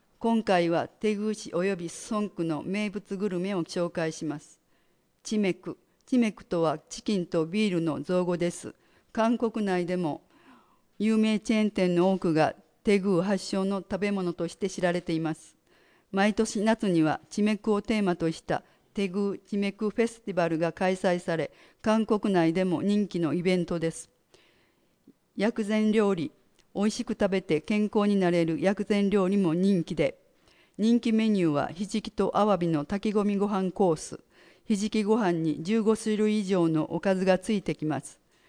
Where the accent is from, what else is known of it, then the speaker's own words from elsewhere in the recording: Marília, São Paulo, Brazil; first language Portuguese; Japanese is a second language; now in Japan; 私は日系三世で、生まれや育ちはマリリア市ですが、顔は日本人に見えると思います。おじいちゃんが子供の頃に家族と一緒に宮崎県からブラジルへ移住しました。母国語はポルトガル語ですが、英語と日本語もできます。